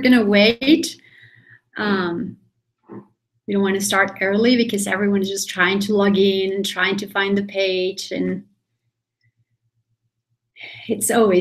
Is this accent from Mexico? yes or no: yes; Mexico City, Mexico; English is a second language; I am from Mexico City, live in Mexico City, and that explains my accent.